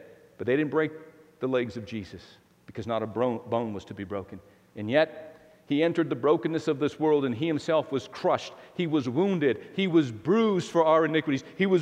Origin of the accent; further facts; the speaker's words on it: United States; I'm an American.